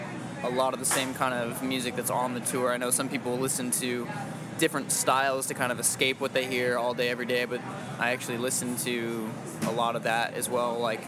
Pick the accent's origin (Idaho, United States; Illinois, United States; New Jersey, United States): Idaho, United States; and I'm from Idaho, so I was going to college in Idaho for a while.